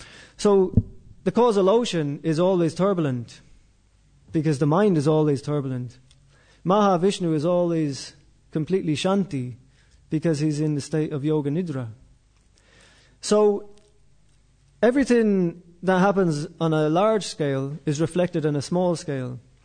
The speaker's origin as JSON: {"language": "English", "country": "Ireland", "tie": "born or raised there", "said": "I grew up in Ireland. I had those religious rules."}